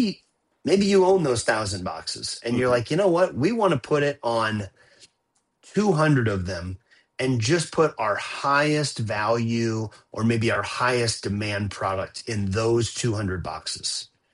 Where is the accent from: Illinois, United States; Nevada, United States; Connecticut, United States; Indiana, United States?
Illinois, United States; Moline; Options I did not have as a kid growing up in Moline, Illinois.